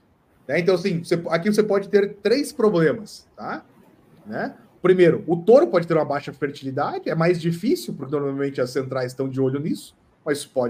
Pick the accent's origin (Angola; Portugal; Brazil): Brazil; Castro, Paraná; principalmente aqui na região de Castro, de onde eu sou